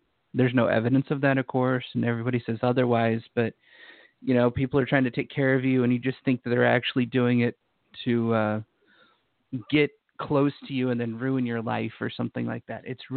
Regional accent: Utah, United States; I used to live in Utah. I grew up in Utah, and there's heavy winters there.

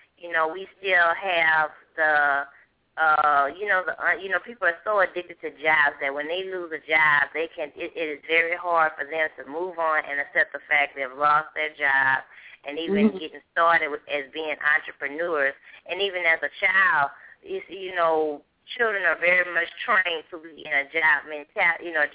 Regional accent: Louisiana, United States; growing up in the Deep South. You know, I'm really originally from Louisiana.

